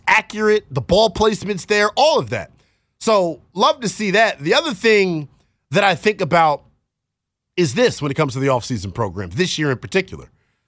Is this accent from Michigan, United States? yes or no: no; Memphis, Tennessee, United States; Like I'm from Memphis.